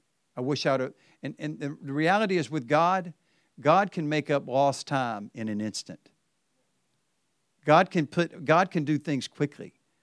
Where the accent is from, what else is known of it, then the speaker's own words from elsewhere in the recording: the South, United States; growing up in the South, we said, don't smoke, drink, or chew, or date any women who do.